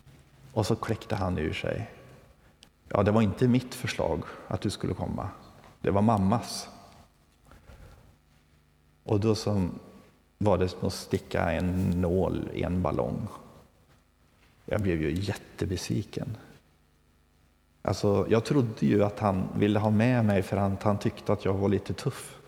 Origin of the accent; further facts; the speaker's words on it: Värmland, Sweden; Jag är från Värmland, sydvästra Värmland, utanför Karlstad.